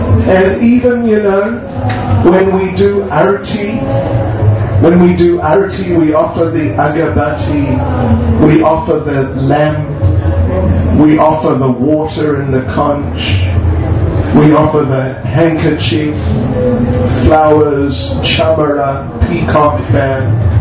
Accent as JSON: {"language": "English", "town": "Chatsworth", "region": "KwaZulu-Natal", "country": "South Africa", "said": "Like they say in Chatsworth, what they say? Gonna hit him on the head with a hoil. So, I'm from Unit 5, thanks. Central Chatsworth."}